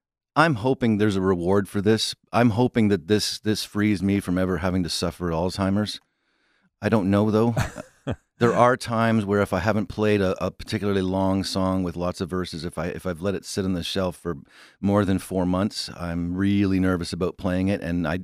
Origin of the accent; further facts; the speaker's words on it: Canada; I come from Canada